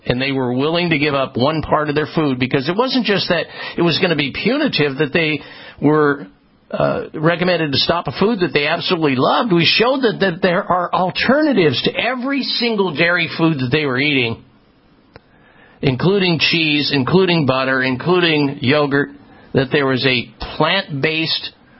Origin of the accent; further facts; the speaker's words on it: Midwest, United States; I grew up in the Midwest. I was weaned on dairy products.